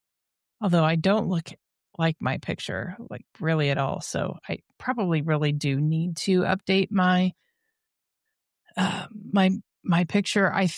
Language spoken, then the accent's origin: English; Indianapolis, Indiana, United States; The only thing is I am from Indianapolis.